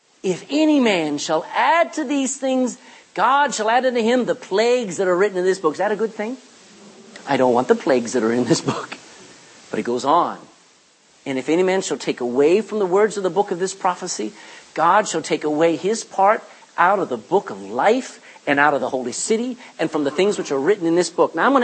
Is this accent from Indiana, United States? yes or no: no; Texas, United States; I don't want to read this. I don't talk like this. I'm a Texan.